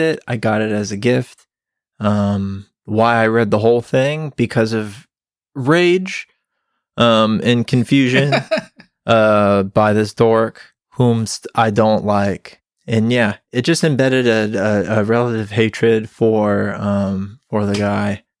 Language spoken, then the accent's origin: English; Tampa Bay, Florida, United States; I'm from the Tampa Bay area of Florida, so I know this very intimately